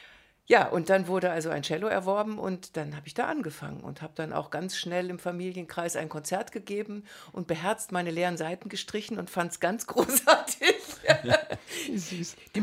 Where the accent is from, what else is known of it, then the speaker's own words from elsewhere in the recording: Braunschweig, Lower Saxony, Germany; Ich komme aus Braunschweig, aus dem ehemaligen Zonenrandgebiet.